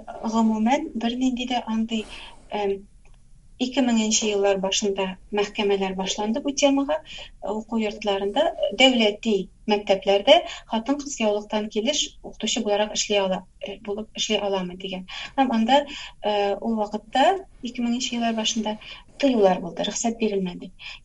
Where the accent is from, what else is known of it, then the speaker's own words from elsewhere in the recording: Tatarstan, Russia; moved away as an adult; Мин югары уку йортунда укыдым, эшли алдым Татарстанда.